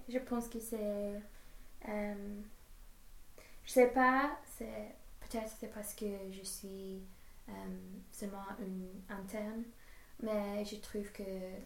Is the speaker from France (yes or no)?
no; England, United Kingdom; French is a second language; je suis anglaise